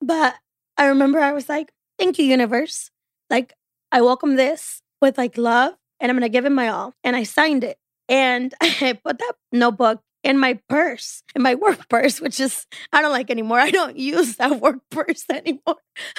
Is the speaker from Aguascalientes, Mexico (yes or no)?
no; Guanajuato, Mexico; I lived in Michoacán, but I went to school in Guanajuato. And my dad's from Guanajuato, but my mother is from Michoacán. But I was born in Guanajuato.